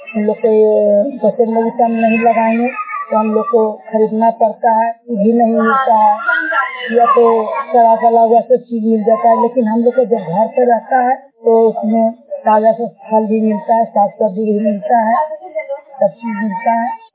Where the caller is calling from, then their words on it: Sandora, India; मेरा गांव … ग्राम संदोरा, मैं पंचायत से बोल रही हूँ।